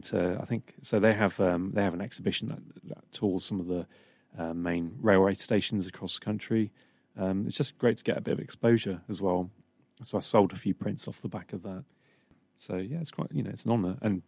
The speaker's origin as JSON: {"language": "English", "town": "Wedmore", "region": "South West England", "country": "United Kingdom", "tie": "born or raised there", "said": "So I grew up in Wedmore, went to Cheddar School."}